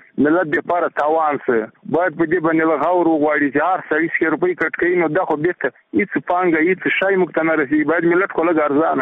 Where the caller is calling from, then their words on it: Ghazni, Afghanistan; د غزنی ولایت یم کور د لوړګي نه تاسو سره په تماس کې یم